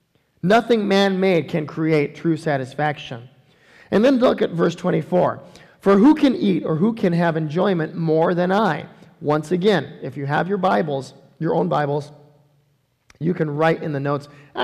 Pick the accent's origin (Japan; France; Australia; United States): Japan; Okinawa; For years growing up in Okinawa, the cost of dry cereal was way too expensive, so we ate oatmeal every single morning.